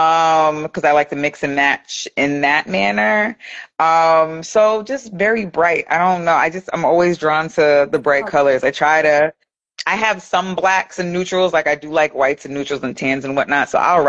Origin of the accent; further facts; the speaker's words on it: Ghana; I'm from Ghana. I love color.